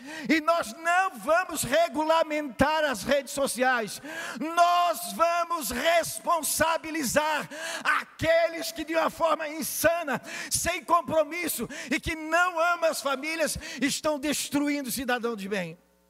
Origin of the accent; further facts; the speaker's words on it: Santa Catarina, Brazil; quero dizer para vocês que nós catarinenses precisamos ter orgulho do nosso povo.